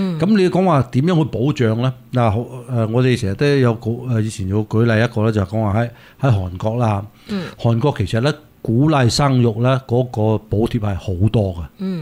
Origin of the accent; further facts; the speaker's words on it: China; 咁我哋中国人以前我哋呢啲年纪嗰啲兄弟姐妹咧，其实都系喺地入边躝大嘅啊。